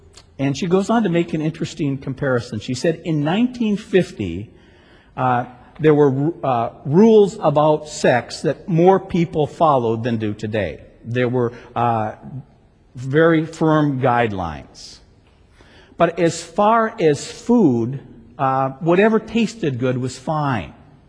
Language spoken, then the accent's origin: English; International Falls, Minnesota, United States; now in Hong Kong; I was back in my hometown of International Falls, Minnesota, 2 summers ago